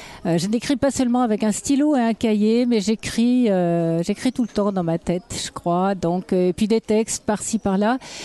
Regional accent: Bourgogne-Franche-Comté, France; born there; now in Lyon, France; j'habite Lyon, la région lyonnaise, mais que je suis née dans le Morvan, près d'Autun.

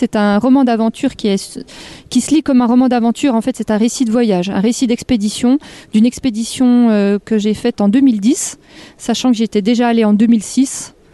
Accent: Effin, Bourgogne-Franche-Comté, France; je suis originaire d'Effin, à côté de Morteau, comme 90% des … de la région.

